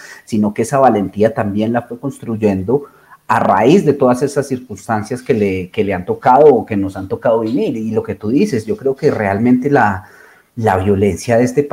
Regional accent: Colombia; cuántos sentimientos de injusticia de verdad como colombianos tenemos muy clavados en el fondo

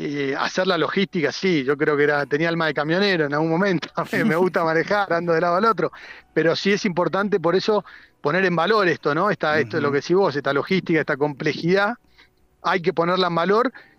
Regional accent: Buenos Aires, Argentina; also born or lived in Europe; primero soy de Buenos Aires, no tengo esa bandera salteña o tucumana o catamarqueña.

